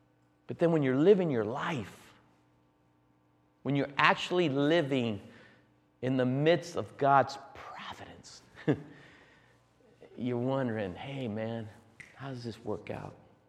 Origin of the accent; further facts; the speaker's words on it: Washington, District of Columbia, United States; I was raised in Washington, D.C., went to the most exclusive prep school, St. Albans and Gonzaga.